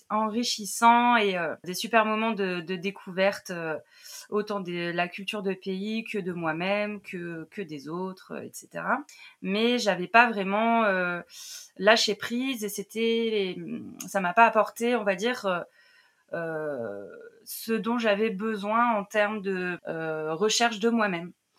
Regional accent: Auvergne-Rhône-Alpes, France; j'ai 35 ans, je viens à la base de région lyonnaise

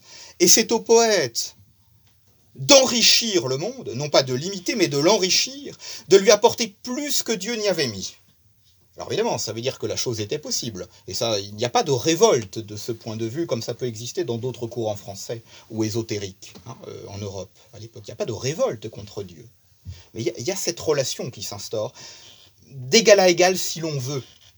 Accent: France; nous, en tant que Français

